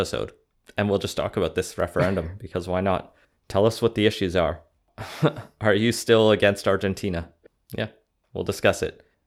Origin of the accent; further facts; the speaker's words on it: United Kingdom; I mean, the pathway I set out gives me two chances to vote as a British expat, I guess.